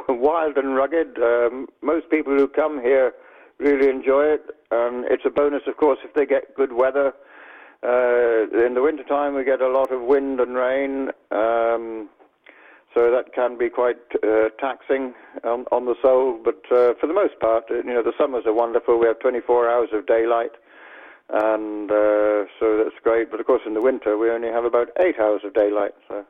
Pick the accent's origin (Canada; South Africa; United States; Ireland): Ireland; born or raised there; also born or lived in London